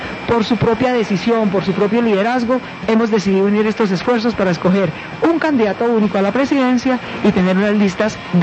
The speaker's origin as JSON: {"language": "Spanish", "country": "Colombia", "said": "los tres somos colombianos decentes, hechos a pulso."}